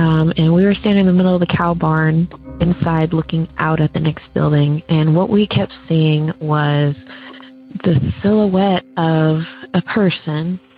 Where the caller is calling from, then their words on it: Bellingham, Washington, United States; I'm calling from Bellingham, Washington.